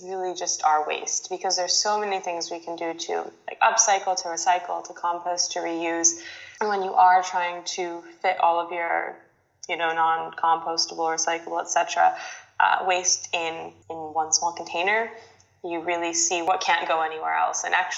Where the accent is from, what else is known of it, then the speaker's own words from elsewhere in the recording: United States; now in Ireland; Yeah, so say I'm 23. I'm an American currently living in Ireland.